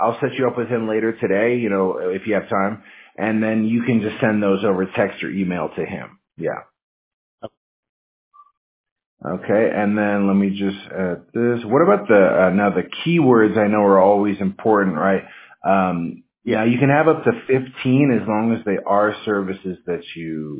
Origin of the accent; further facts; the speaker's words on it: Washington, United States; Yeah, I'm from Washington State, so I mean I'm used to the rain